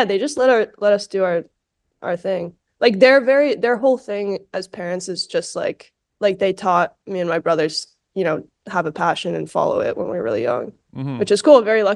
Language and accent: English; New York City, New York, United States; No, because I grew up in New York City, and it's so stimulating already.